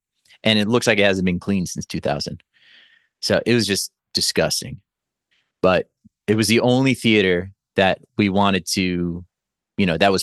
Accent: Miami, Florida, United States; also born or lived in Los Angeles; But yeah, I'm born and raised in Miami. I did live in Los Angeles for 6.5 years, and then I came back.

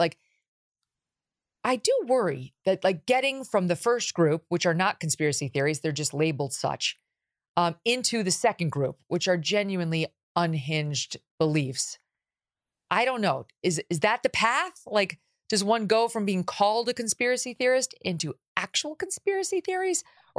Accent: Syracuse, New York, United States; also born or lived in Illinois; some pictures of the young … in Syracuse, New York, where I grew up. I was born in Illinois. I moved to Illinois. Moved to Syracuse.

